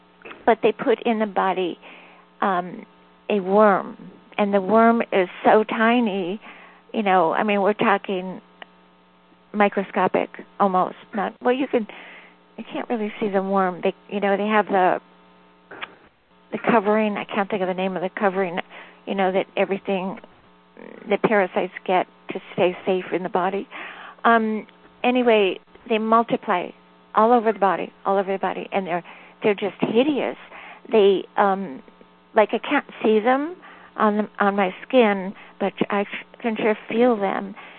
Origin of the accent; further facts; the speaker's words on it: Hawaii, United States; also born or lived in California; I'm in Georgia now. I'm actually from Hawaii and then to California and then Georgia.